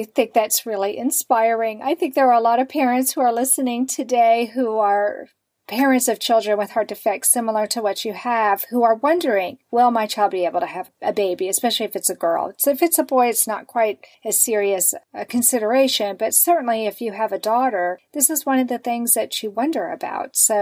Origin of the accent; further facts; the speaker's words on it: Texas, United States; And of course, everybody who's listened to the program knows I'm from Texas.